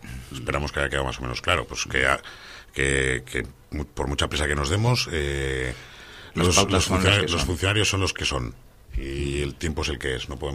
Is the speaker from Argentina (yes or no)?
no; Laredo, Cantabria, Spain; yo soy de Laredo